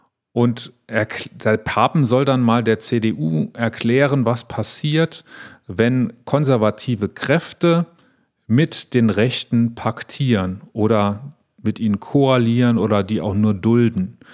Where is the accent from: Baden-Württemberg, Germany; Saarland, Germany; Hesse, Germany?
Saarland, Germany; Wallerfangen; Schönheit in Wallerfangen, was im schönen Saarland ist, fast an der Grenze zu Frankreich, ganz, ganz nah da, wo ich aufgewachsen bin.